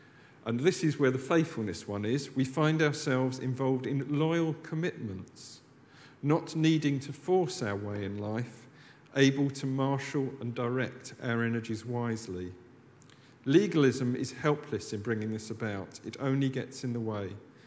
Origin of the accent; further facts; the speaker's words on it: United Kingdom; I think as we're British, perhaps we'll go for acorn and mighty oaks.